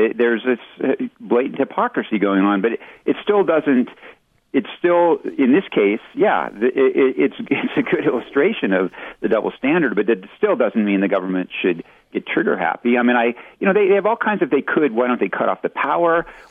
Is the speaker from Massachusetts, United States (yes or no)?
no; Oregon, United States; You know, the locals of Harney County, I grew up in Oregon. I know this area very well. And the people who live there, this is eastern Oregon, it's the high desert.